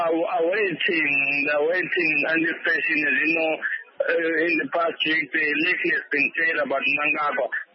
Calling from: Gwanda, Matabeleland South, Zimbabwe; from Kanda, and I'm speaking here from Gwanda.

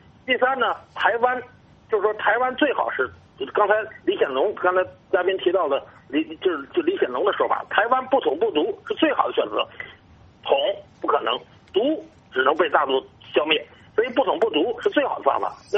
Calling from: Beijing, China; 我作为中国人，我不希望台湾独立。

